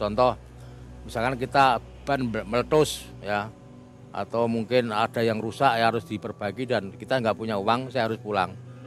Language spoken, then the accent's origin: Indonesian; Purwodadi, Central Java, Indonesia; born there; saya menikah di Pati. Saya lahirnya di Purwodadi, Pak.